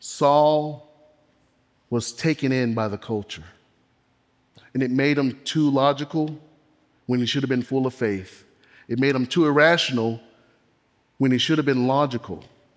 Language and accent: English; the South, United States; I grew up in the South. I'm a young black man.